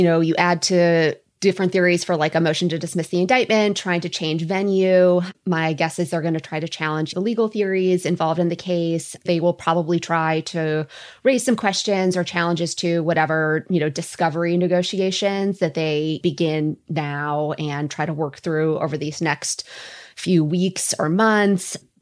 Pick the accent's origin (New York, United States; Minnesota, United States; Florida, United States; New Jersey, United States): Minnesota, United States; I don't know if that's because I'm Minnesotan or not a TV lawyer